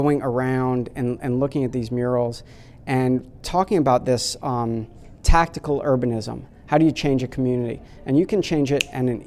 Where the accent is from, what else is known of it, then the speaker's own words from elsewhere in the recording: New Orleans, Louisiana, United States; You know, I'm from New Orleans.